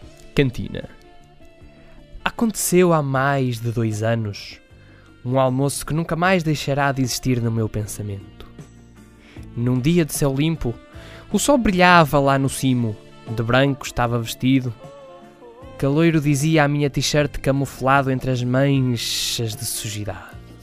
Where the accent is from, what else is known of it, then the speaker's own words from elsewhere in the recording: Portugal; E como bons portugueses que somos e engenheiros que somos